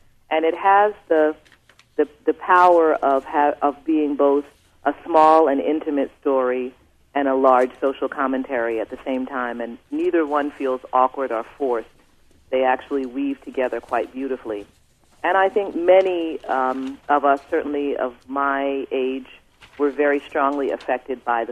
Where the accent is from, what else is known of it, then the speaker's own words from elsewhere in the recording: Maryland, United States; So I'm representing the North.